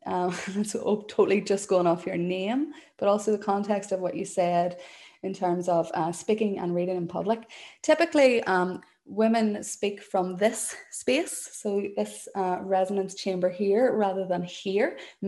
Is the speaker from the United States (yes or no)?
no; Ireland; first language Irish; So this is my mother tongue. Excuse me, this is my mother tongue. But you'll notice that maybe you can see that it's written out in Irish and then it's written out in phonetic English.